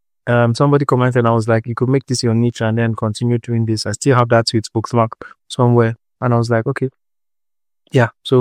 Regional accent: Akwa Ibom, Nigeria; I'm from Akwa Ibom State, so I just tried it out

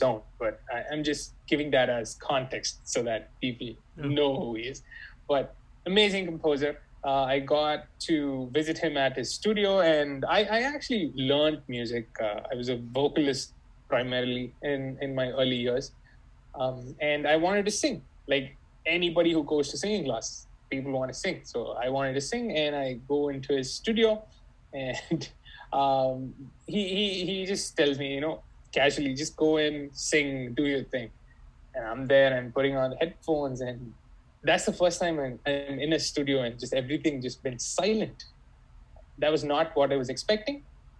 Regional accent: Chennai, Tamil Nadu, India; I'm born and brought up in Chennai, from the southern part of India, Tamil Nadu.

